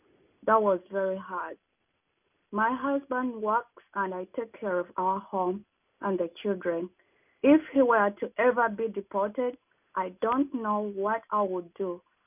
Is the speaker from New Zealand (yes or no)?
no; Uganda; moved away as an adult; also born or lived in Boston, United States; now in United States; 11 years ago, I came to America from Uganda. I met my husband here, and we now live with our family right outside of Boston.